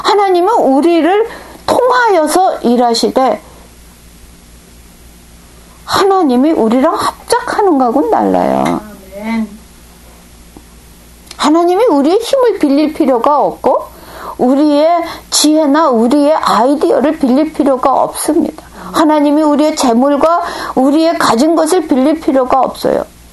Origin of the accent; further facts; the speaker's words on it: South Korea; 그 사람들이 나를 한국 사람으로 보고 크리스천으로 본다. 내가 한국 사람의 대표가 된 것 같고요.